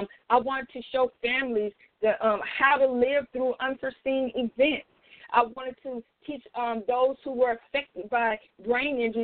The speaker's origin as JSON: {"language": "English", "region": "Mississippi", "country": "United States", "tie": "born or raised there", "said": "I presently live in Georgia. I'm born and raised in Mississippi. That's right, guys. I am a Southern girl, and I tell you, I'm a Southern girl at heart."}